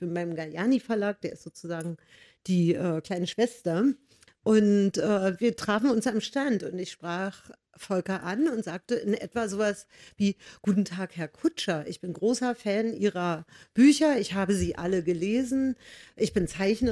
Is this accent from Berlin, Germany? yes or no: yes; Berlin, Germany; Alexanderplatz und Berlin, meine Heimatstadt im Übrigen.